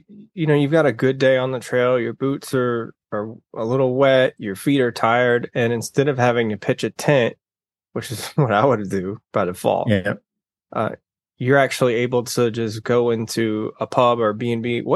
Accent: United States; I'm American, she's Canadian, so our dumb asses thought, yeah, we just bring tents.

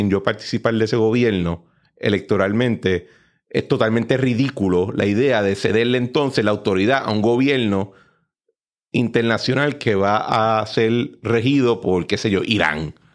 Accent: Puerto Rico; Yo creo que nosotros nos sentimos muy especiales, que nosotros somos latinos, pero con ciudadanía de nacimiento.

